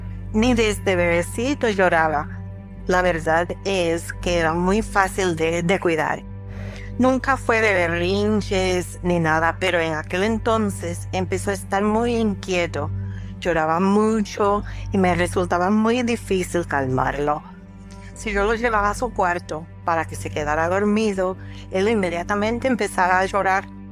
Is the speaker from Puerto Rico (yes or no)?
yes; San Juan, Puerto Rico; now in St. Cloud, United States; Mi esposo y yo somos de San Juan, Puerto Rico, y por cuestiones de trabajo de mi esposo nos venimos a vivir aquí al centro de la Florida con mis tres hijos todavía chiquitos. Llegamos a rentar una casa en una zona relativamente nueva en St. Cloud, Florida.